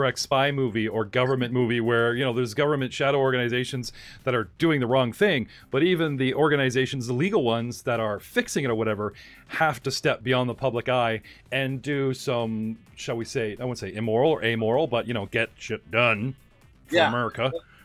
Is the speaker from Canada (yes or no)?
yes; Canada; But I'm Canadian, and I don't suffer from the American sensitivity of what one does with one's American flag.